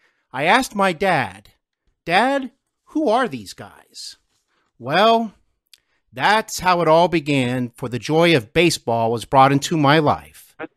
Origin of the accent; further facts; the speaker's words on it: Kettering, Ohio, United States; now in Cincinnati, United States; I grew up in Kettering, Ohio, a suburb of Dayton, just about an hour away from Cincinnati at the most.